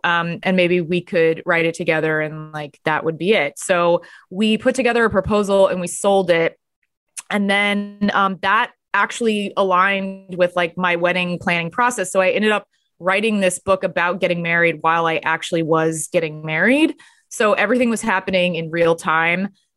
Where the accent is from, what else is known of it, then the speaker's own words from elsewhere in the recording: Texas, United States; also born or lived in Los Angeles / New York; I have moved around a decent amount. I'm from Texas, but I lived in LA and New York.